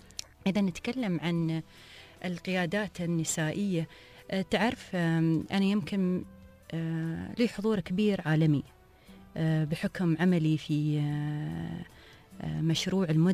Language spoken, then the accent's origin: Arabic; United Arab Emirates; إحنا من الإمارات،